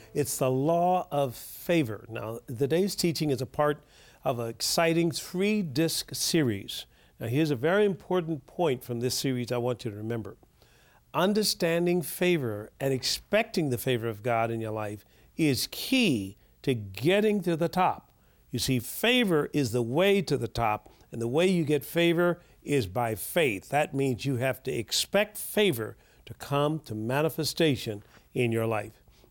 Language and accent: English; Tuskegee, Alabama, United States; I'd gone to church as a young lad and so forth, growing up in the city, my hometown, Tuskegee, Alabama.